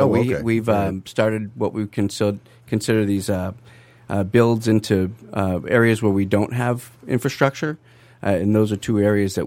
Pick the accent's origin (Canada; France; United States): United States; Maine; I'm from Maine.